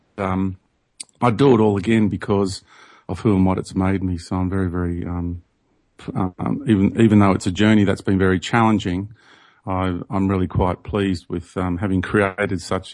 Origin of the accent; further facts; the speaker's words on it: Sydney, New South Wales, Australia; born there; I was born in Sydney, Australia. I went to school in Sydney, and I was christened a Greek Orthodox. I went to a Catholic boys high school